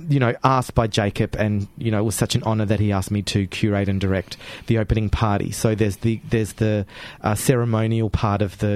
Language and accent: English; Darwin, Northern Territory, Australia; Well, yeah, and I'm from Darwin, so you know, it's the same. We have to move